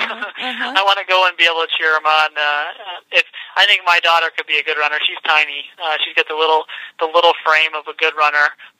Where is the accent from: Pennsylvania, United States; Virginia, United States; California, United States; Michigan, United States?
Michigan, United States; Grand Rapids; You know, I'm from Grand Rapids, Michigan